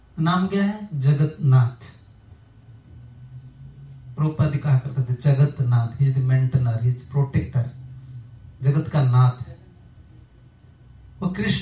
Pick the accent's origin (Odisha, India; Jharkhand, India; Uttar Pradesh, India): Odisha, India; हम तो उड़िया आदमी हैं, उड़ीसा में हम रहते हैं